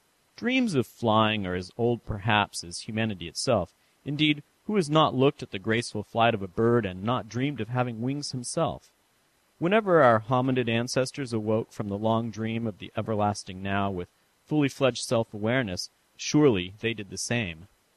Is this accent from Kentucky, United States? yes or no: no; San Francisco, California, United States; My last installment was a bit of a travelogue as I visited my hometown of San Francisco and then jetted off to Chicago and Notre Dame University for a conference.